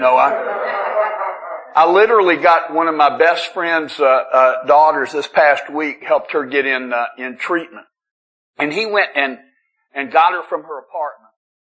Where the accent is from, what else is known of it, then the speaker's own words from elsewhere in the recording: Nashville, Tennessee, United States; My sobriety date's June 30th, 1989, and I am from Nashville.